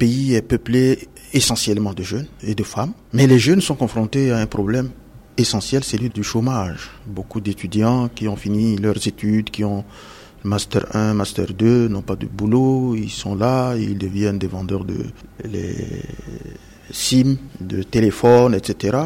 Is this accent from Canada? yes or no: no; Central African Republic; je suis centrafricain